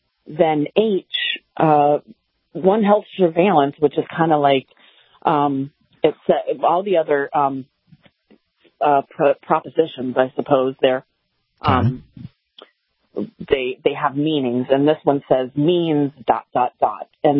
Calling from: Delaware, United States; I'm calling from Delaware.

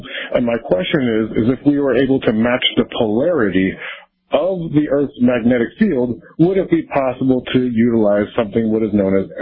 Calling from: Las Cruces, New Mexico, United States; I'm listening from the internet on Podchaser. I'm calling from Las Cruces.

